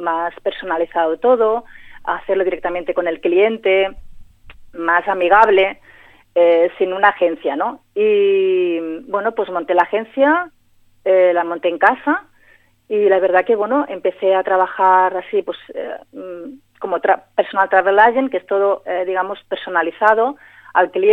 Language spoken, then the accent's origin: Spanish; Blanes, Catalonia, Spain; Yo empecé en un receptivo cuando tenía 22 años, allí en Cataluña, y que yo soy de Blanes.